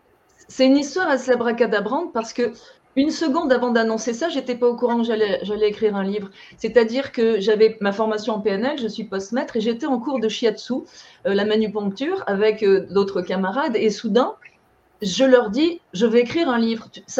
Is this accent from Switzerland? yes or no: no; France; moved away; Je viens de France, comme mon accent l'indique